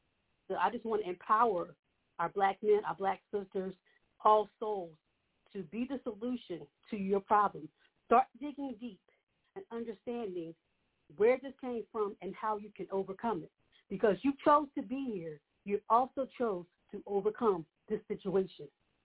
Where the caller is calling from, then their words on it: Collegeville, Pennsylvania, United States; I'm calling from Collegeville, PA.